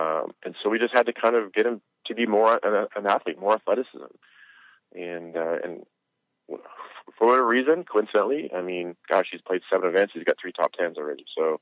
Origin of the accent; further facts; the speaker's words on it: Canada; I'm Canadian